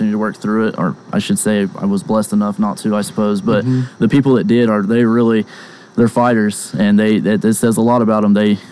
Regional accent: Copan, Oklahoma, United States; born and raised in Copan.

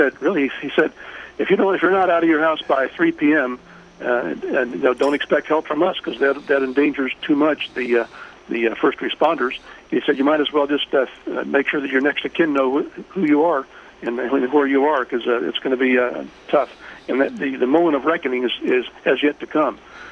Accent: Eastover, South Carolina, United States; we had a local heritage day in my hometown of Eastover

